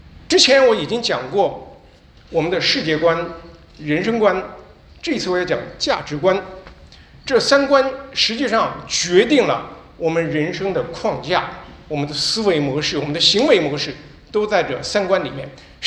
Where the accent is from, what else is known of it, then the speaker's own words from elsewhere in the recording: Hohhot, Inner Mongolia, China; 我小的时候父母让我学小提琴，给我买小提琴的时候，在内蒙古呼市只有基本上一家商场卖小提琴